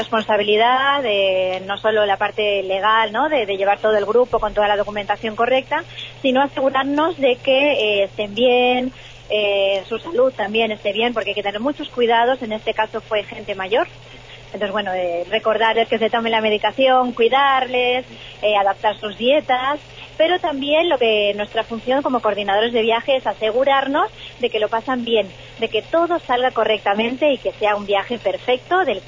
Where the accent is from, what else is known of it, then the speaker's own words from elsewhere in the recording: Spain; now in Catamarca, Argentina; No, soy española, pero ya afincada aquí en Catamarca.